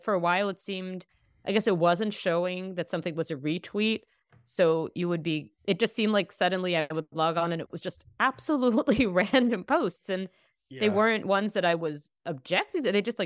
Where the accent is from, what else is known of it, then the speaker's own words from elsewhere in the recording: New York City, New York, United States; now in Toronto, Canada; I'm American from New York City, but I live here in Toronto, Canada, and that's about it.